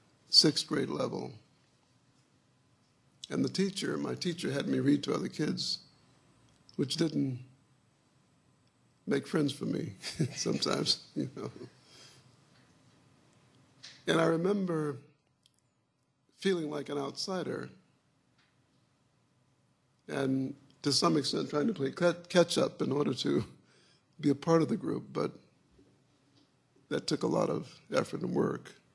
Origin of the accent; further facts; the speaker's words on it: South Bend, Indiana, United States; South Bend, my hometown, there were riots there.